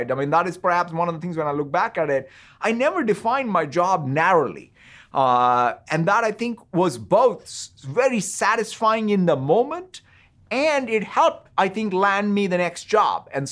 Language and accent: English; Hyderabad, Telangana, India; And so I grew up in Hyderabad where obviously Urdu poetry was in the air.